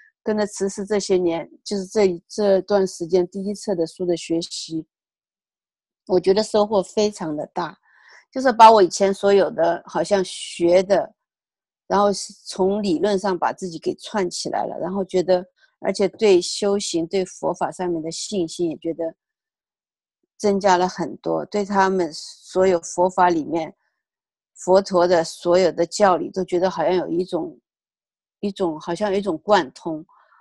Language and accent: Chinese; China; now in United States; 我们是从中国过来，所以好像是，所以在共产党教育下是一种无神论者